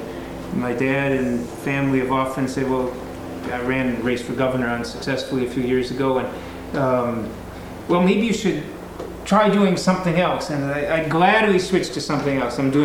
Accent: Chicago, Illinois, United States; We grew up near Cicero in Chicago, which Martin Luther King described as the most hateful community he saw.

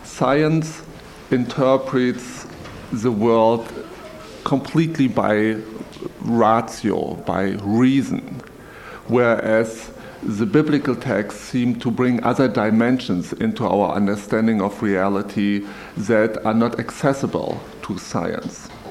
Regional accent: Germany; moved away as an adult; now in United States; Originally, I'm from Germany. I was a pastor in East Germany for a couple of years before I came to the United States.

